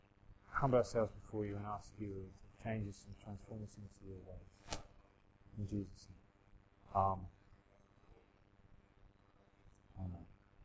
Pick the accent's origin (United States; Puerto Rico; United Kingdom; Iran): United Kingdom; And I wonder whether sometimes as British people in our prayer, we wait a bit too patiently in line.